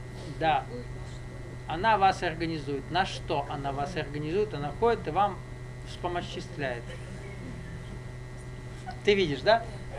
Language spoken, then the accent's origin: Russian; Kabardino-Balkaria, Russia; also born or lived in Caucasus; Я вырос на Кавказе, эти взгляды понимаю. Тут вот невезуха такая вышла. Я с Кабарды.